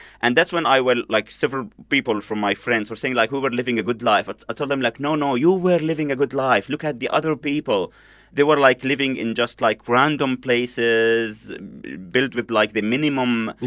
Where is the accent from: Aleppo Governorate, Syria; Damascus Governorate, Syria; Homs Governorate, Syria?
Aleppo Governorate, Syria; Aleppo; I've never in my life went to East Aleppo. And I'm from Aleppo.